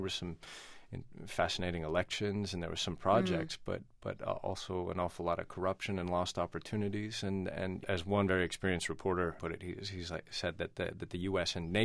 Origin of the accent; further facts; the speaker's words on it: United States; moved away; I've been living a decade overseas and I feel pretty out of touch. But I'm an American, you know.